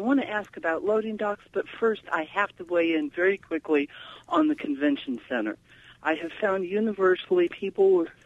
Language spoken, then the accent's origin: English; Akron, Ohio, United States; I'm from Akron originally, but I've been here long enough